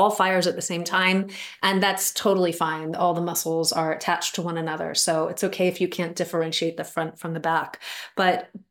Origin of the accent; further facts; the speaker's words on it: New York, United States; now in California, United States; started out doing travel physical therapy, which is what brought me to California from New York. I'm originally from New York.